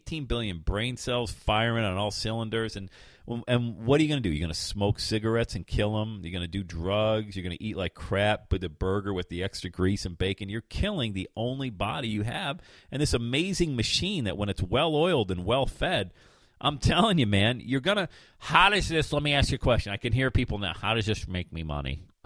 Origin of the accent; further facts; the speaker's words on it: Buffalo, New York, United States; I grew up in Buffalo, man. Buffalo, Western New York, Western Pennsylvania.